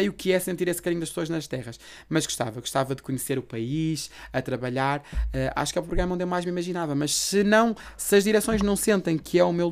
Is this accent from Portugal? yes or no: yes; Norte, Portugal; porque sou do Norte e para mim um palavrão é uma vírgula